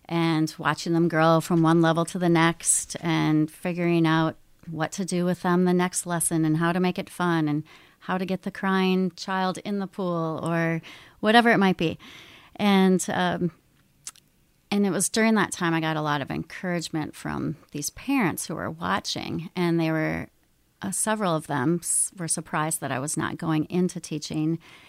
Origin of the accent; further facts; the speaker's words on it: Northfield, United States; I grew up in the Northfield area. I'm an alum of Northfield High School, class of 1993, and I loved high school.